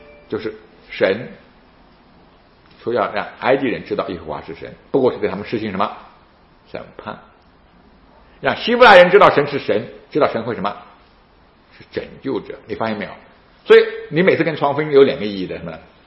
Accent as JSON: {"language": "Chinese", "country": "China", "said": "我们是中国人，我们以前中国人什么？我要向往北京天安门"}